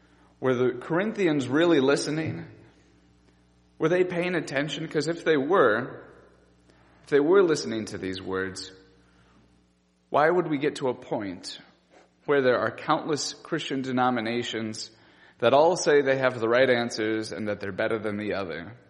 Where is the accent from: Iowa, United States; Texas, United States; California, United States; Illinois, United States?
Iowa, United States; Jessup; now in Loganville, United States; I'm originally from Iowa, so everything here is new to me. I grew up near Waterloo, Iowa, in a small town called Jessup.